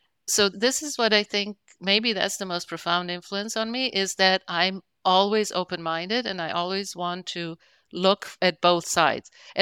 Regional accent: Israel; born or raised there

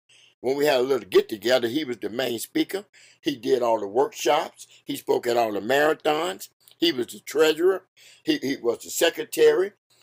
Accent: New Orleans, Louisiana, United States; I come from Louisiana. I'm originally from Louisiana, the mean streets of New Orleans, Louisiana.

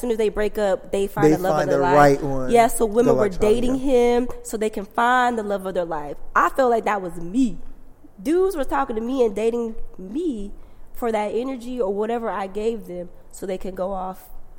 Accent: Texas, United States; moved away; also born or lived in New York; when I was younger, so born and raised in Texas, right?

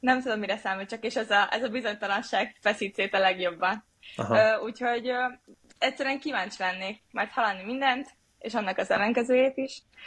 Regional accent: Győr, Győr-Moson-Sopron, Hungary; Én Győrben fogtam labdát, tehát hogy a Ultimate győri vagyok.

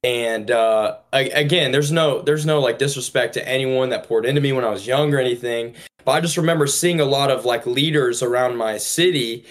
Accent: Georgia, United States; now in Los Angeles, United States; I'm living in Los Angeles right now, but I'm from Georgia. So I'm from the South. I'm from the Bible Belt, you know?

